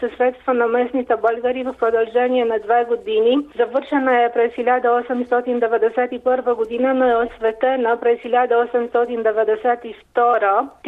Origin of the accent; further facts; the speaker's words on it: Vinga, Arad County, Romania; Защото по майчина линия съм банатска българка от село Винга, окръга Рад, Западна Румъния. И естествено съм израснала в това село, така че обяснимо е.